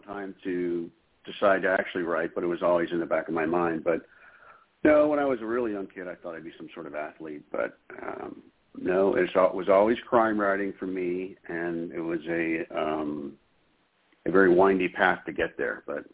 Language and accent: English; La Jolla, California, United States; Well, I grew up in San Diego, actual suburbs of San Diego called La Jolla.